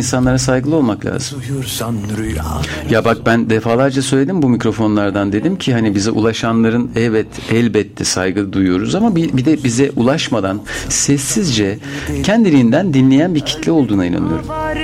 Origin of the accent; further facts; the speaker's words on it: Çobanisa, Manisa, Turkey; Ya, Çobanisalıyız değil mi?